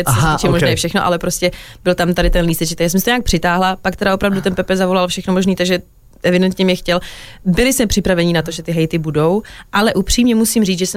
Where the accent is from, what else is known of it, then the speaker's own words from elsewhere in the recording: Ostrava, Moravian-Silesian Region, Czechia; Ja som z Ostravy.